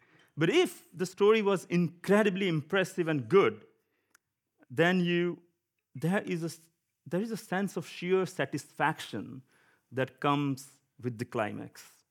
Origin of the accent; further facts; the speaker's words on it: India; accent: Indian; so yeah, I'm an Indian. My accent is Indian. I look Indian, so obviously, yes.